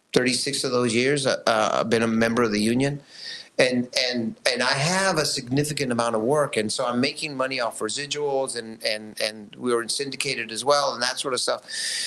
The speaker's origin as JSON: {"language": "English", "town": "Elsa", "region": "Texas", "country": "United States", "said": "I'm from Elsa. Yeah. I lived a fucked up life to begin with as a migrant farm worker"}